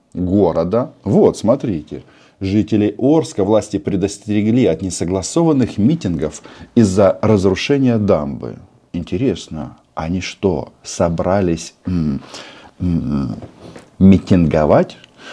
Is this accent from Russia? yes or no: no; Kazakhstan; born there; Я родился в Казахстане.